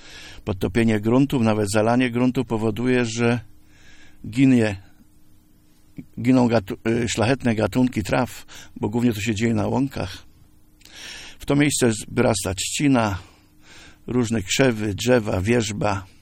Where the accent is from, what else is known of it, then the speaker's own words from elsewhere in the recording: Greater Poland Voivodeship, Poland; mimo że pochodzę też z miasta, tu z powiatu rawickiego